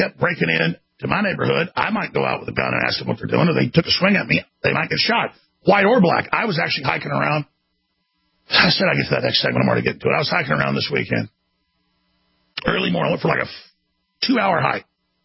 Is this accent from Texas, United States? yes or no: yes; Dallas, Texas, United States; I grew up in Dallas. A lot of great black folks, too.